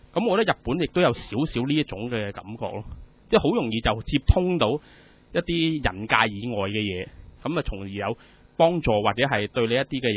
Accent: China; 尤其是我哋中國人嗰啲啦

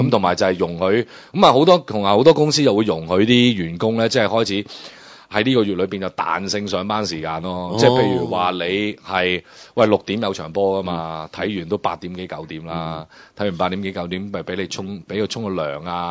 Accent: Guangdong, China; 我哋廣東人好中意食鱷魚㗎嘛。

